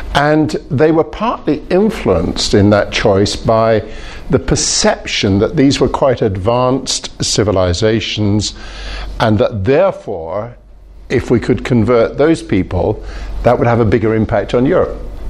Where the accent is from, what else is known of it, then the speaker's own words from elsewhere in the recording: Scotland, United Kingdom; also born or lived in India; I was born in India. I was brought up in Scotland. I've got English parents. And I've lived in a few places around the world over the years.